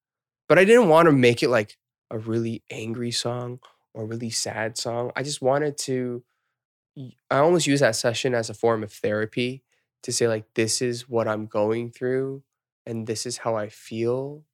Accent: Atlanta, Georgia, United States; moved away as an adult; now in South Korea; I've been in Korea for 10 years. I started here. I was born and raised in Atlanta. And I went to Korea to pursue my dreams.

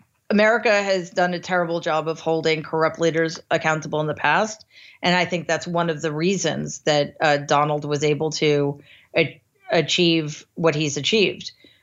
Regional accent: United States; So, as an American, it's been a quite devastating experience.

